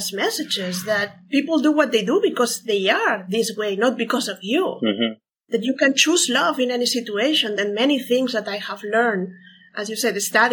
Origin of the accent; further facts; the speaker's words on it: Barcelona, Catalonia, Spain; Yeah, I'm from Barcelona, from Spain. Different culture a little bit.